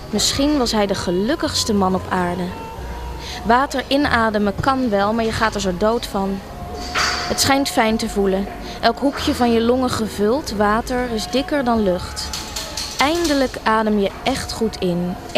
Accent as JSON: {"language": "Dutch", "town": "Amsterdam", "region": "North Holland", "country": "Netherlands", "also_born_or_lived": "Tilburg", "lives_now": "Rotterdam, Netherlands", "said": "Ik heb daar gestudeerd in Tilburg. En ik daarna dacht ik, waar ga ik nou heen? Ik kom oorspronkelijk uit Amsterdam."}